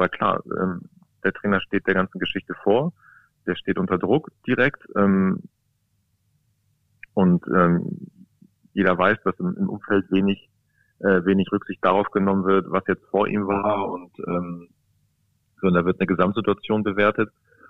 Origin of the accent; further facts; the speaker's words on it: Braunschweig, Lower Saxony, Germany; ich komme ja bin ja quasi ein Kind der Region und kenne das im Prinzip aus den späten 80er Jahren nicht anders, dass es halt im Braunschweig dann immer auch sehr schnell geht